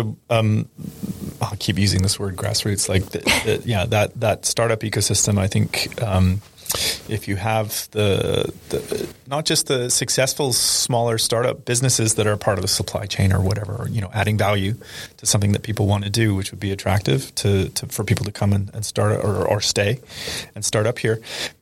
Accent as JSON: {"language": "English", "country": "Canada", "said": "Again, I said I'm originally from Canada, very similar economy"}